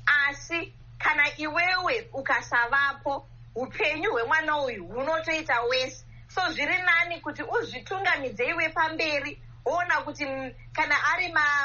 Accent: Zimbabwe; much colder than when we were growing up in Zimbabwe.

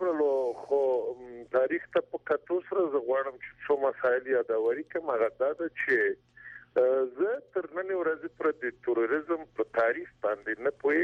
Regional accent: Afghanistan; امریکا ونه توانېدله چې د مونږ د افغانانو هغه خلک وروزي یا په داخل د افغانستان ک

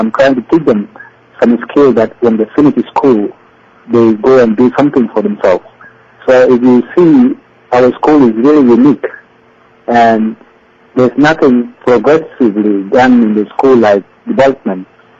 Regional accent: Uganda; now in South Sudan; When I came back from Uganda, when I grew up and finished my high school in Uganda, so when I came back to the country, I went for higher education.

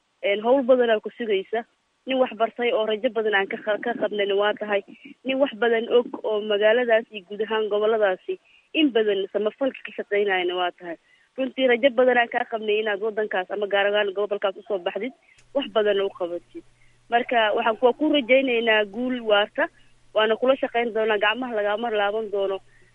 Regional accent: Beledweyne, Hiran, Somalia; born there

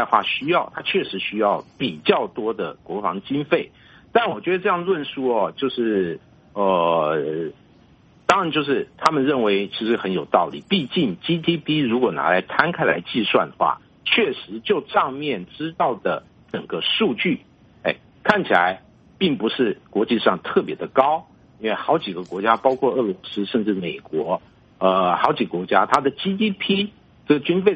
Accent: Taiwan; 当然我本身是来自台湾，可能就台湾的感受来讲可能与区域的感受又有一点不一样

